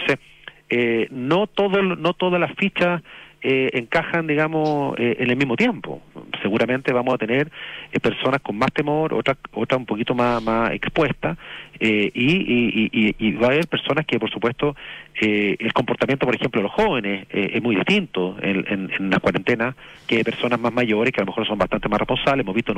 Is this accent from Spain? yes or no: no; Chile; nuestra cultura como chileno, que es muy distinta.